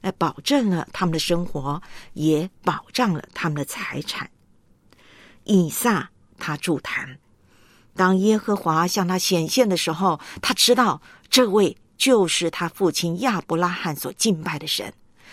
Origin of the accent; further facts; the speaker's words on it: China; 或者我们中国人说的家规庭训